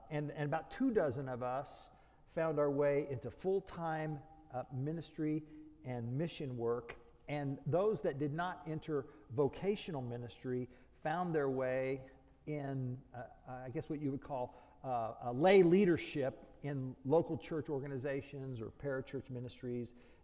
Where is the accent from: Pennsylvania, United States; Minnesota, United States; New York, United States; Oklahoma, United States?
Oklahoma, United States; Tulsa; When I grew up in Tulsa, Oklahoma, he was on staff at the church